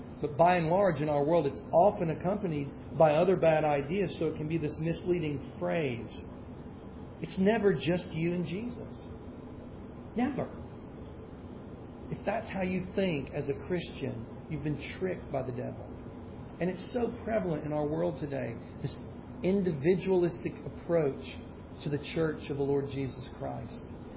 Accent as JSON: {"language": "English", "region": "Tennessee", "country": "United States", "said": "I'm from Tennessee, you know."}